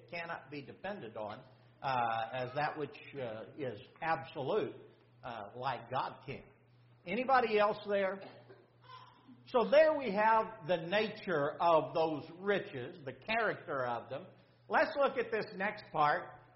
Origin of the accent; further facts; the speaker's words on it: Texas, United States; now in Oklahoma, United States; when I was growing up in the Panhandle of Texas.